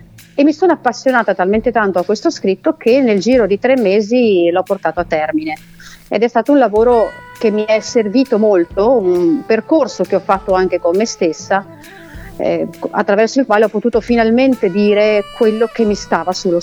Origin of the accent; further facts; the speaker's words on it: Mantua, Lombardy, Italy; now in Treviso, Italy; Io sono di Mantova in realtà.